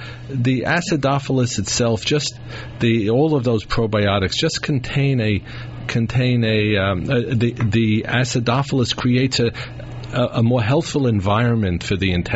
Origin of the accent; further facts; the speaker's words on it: Brooklyn, New York, United States; let's talk to Sam from my hometown of Brooklyn, New York.